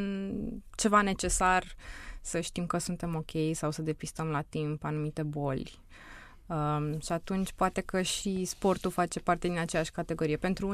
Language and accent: Romanian; Romania; moved away as an adult; also born or lived in England; Din România, da. Apoi am plecat din România, am ajuns în Anglia la master.